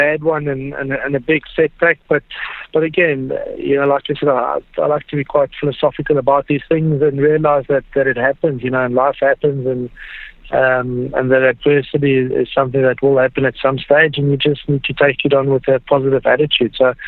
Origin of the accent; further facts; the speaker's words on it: South Africa; growing up as a South African as well